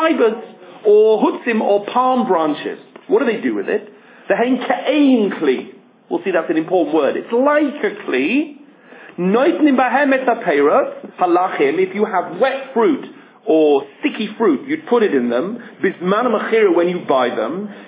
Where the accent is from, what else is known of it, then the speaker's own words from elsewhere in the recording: England, United Kingdom; And of course I'm English, so we don't call them diapers. We call them nappies.